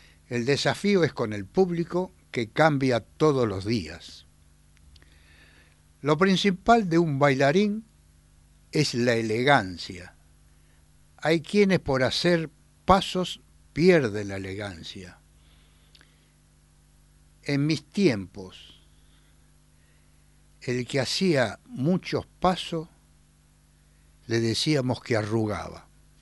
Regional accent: Buenos Aires, Argentina; Yo nací en Mataderos, pero me crié en Villa Pueyrredón.

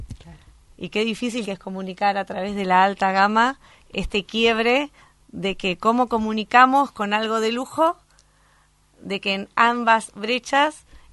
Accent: Avellaneda, Buenos Aires Province, Argentina; Vengo físicamente de Avellaneda.

